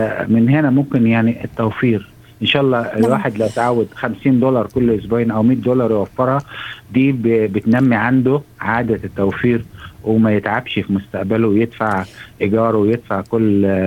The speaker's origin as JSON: {"language": "Arabic", "country": "Egypt", "said": "جاي انا من مصر"}